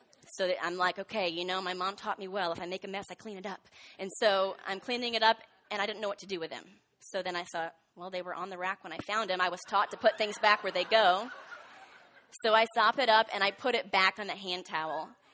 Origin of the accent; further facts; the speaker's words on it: New Jersey, United States; it reminded me of a time I grew up in New Jersey, and I was about 5 years old